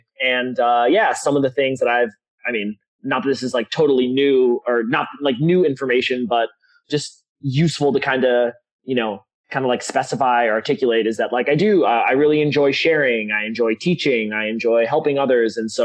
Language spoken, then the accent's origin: English; Minneapolis, Minnesota, United States; And yeah, Minneapolis is my hometown, was back.